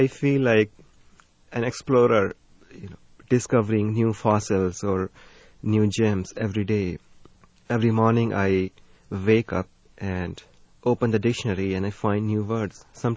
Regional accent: India; first language Hindi; English is a second language; My mother tongue is Hindi.

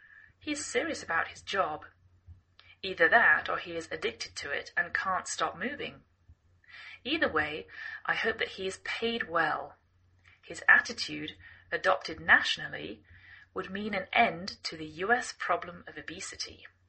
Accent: England, United Kingdom; now in United States

